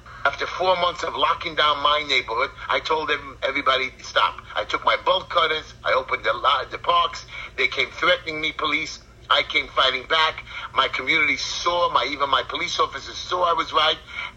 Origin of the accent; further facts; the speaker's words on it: United States; I'm proud of my great country. And I will continue, because I'm an American, I'm a Jew